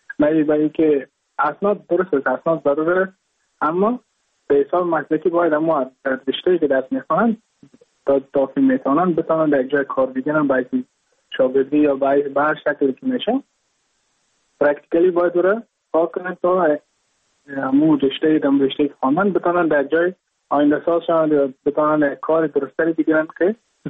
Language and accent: Persian; Mazar-i-Sharif, Balkh, Afghanistan; now in Goa, India; از مزار شریف هستم، از قریه شیرآباد که از قریه درفتاده مزار شریف بلخ میباشم. ما در سال 2019 ماه جون به هندوستان آمدم